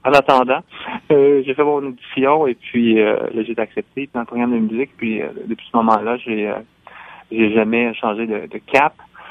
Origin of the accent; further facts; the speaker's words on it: Salaberry-de-Valleyfield, Quebec, Canada; moi, j'ai grandi à Valleyfield. J'ai jamais été près de la communauté. On n'a jamais eu le refuge de la communauté asiatique à Montréal.